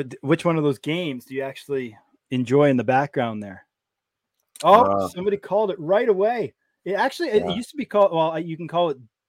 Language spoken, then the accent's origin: English; Brampton, Ontario, Canada; I grew up in Brampton